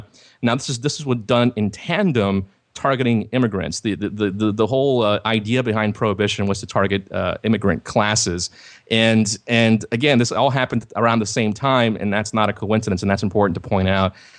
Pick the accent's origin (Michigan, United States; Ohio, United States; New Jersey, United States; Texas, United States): Texas, United States; Laredo; The checkpoint just north of my hometown, Laredo, Texas, is a massive one